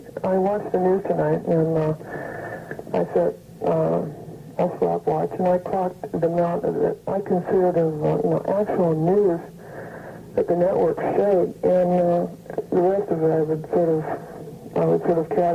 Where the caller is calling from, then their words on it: San Francisco, California, United States; I'm calling from San Francisco.